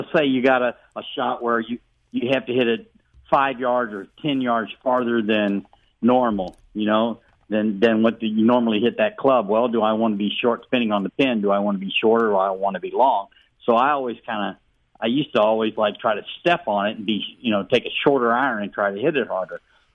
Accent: Elsberry, Missouri, United States; I grew up in Ellsbury. My dad was a realtor up there.

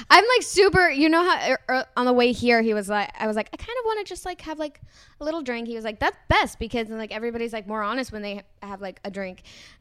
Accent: New York, United States; So we go downstairs, and right outside the building, I grew up in New York, right outside the building there was this guy selling bootleg VHS tapes

